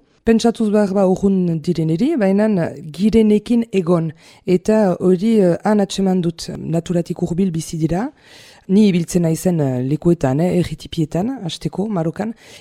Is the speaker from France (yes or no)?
yes; Bayonne, Nouvelle-Aquitaine, France; Basque is a second language; Baionakoa naiz. Eta berrogeita lau urte ditut. Baionan sortu, euskara ikasi